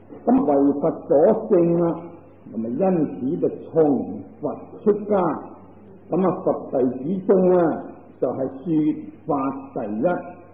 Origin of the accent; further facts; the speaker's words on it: China; 咁啊，尊者从父母而立名，但我哋中国人呢就喜欢简略啊